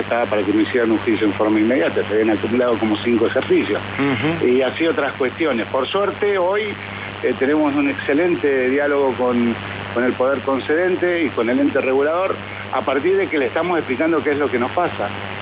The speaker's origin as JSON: {"language": "Spanish", "region": "Neuquén", "country": "Argentina", "said": "somos todos argentinos, yo lo tengo recontra claro, pero a ver si se acuerdan un poquito de mis vecinos de Neuquén"}